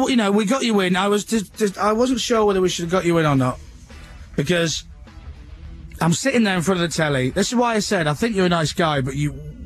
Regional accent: Leeds, Yorkshire and the Humber, United Kingdom; Because I'm from Leeds as well, so...

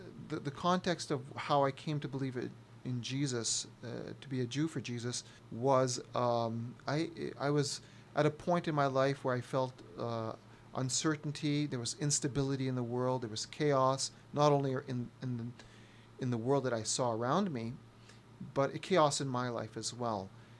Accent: Karachi, Sindh, Pakistan; born there; I was born in Karachi, Pakistan. My mom comes from a very traditional Jewish background.

